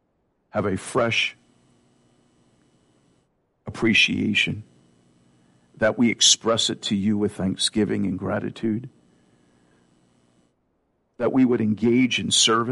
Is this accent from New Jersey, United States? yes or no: yes; New Jersey, United States; There was, when I grew up in South Jersey, we lived not too far away from a strip of stores.